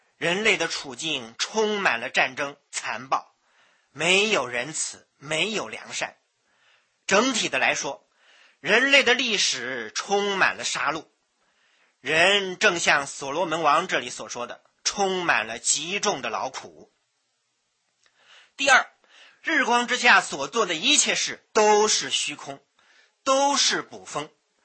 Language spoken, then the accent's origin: Chinese; China; 我们中国人的哲学呢，也有这种思想。